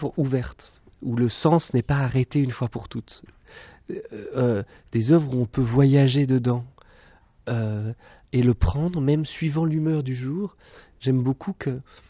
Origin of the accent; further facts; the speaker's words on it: Switzerland; Ma mère est normande et mon père est suisse. Donc, j'ai grandi en Suisse, mais j'ai toujours été... j'ai passé mon bac en France, à Grenoble, par exemple. Enfin, j'ai toujours un peu voyagé.